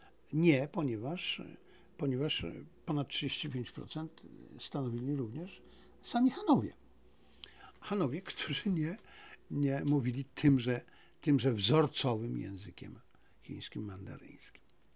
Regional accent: Silesian Voivodeship, Poland; Ja jestem Ślązakiem, ja jestem również Lwowiakiem po części, bo część mojej rodziny przyjechała ze Lwowa do Śląsku, na Śląsk, ja się tam urodziłem, ale czuję ogromny związek zarówno ze Śląskiem, jak i z Lwowem.

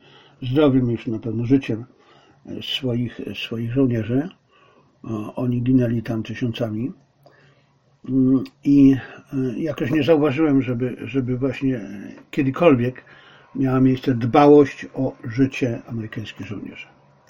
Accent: China; To mnie serce boli, bo jestem Chińczykiem.

